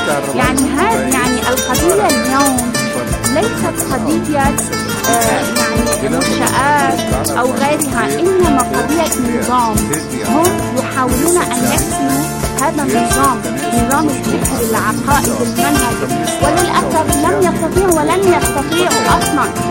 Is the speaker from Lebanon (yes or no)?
yes; Lebanon; الإنسان الصميع عندنا بلبنان في مثل لبنان كتير حلو